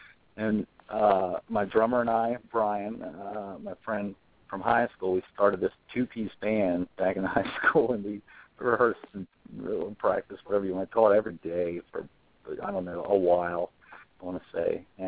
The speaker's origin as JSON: {"language": "English", "town": "Waldorf", "region": "Maryland", "country": "United States", "tie": "born or raised there", "said": "Raised in southern Maryland. That's the play the Waldorf area. Still have a lot of family there. I'm one of seven kids, by the way. So we're all over the place down there."}